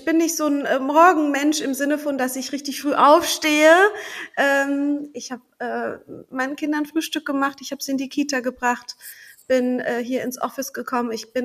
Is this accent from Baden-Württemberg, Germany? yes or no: yes; Freiburg, Baden-Württemberg, Germany; born there; now in Düsseldorf, Germany; Also Düsseldorf ist auf jeden Fall meine Base. Ich komme gebürtig aus Freiburg, aber habe in Düsseldorf studiert und bin dann hier letzten Endes kleben geblieben.